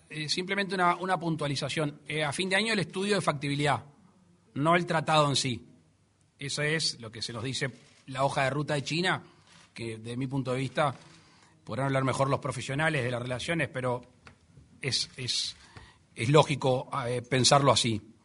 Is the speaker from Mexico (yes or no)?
no; Uruguay; Nosotros somos uruguayos, orientales, antes que nada.